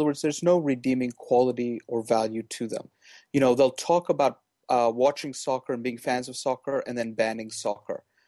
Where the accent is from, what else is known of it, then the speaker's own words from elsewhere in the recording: United States; And it really, as an American, it reminded me of the scene in Bambi where Bambi's mother gets shot.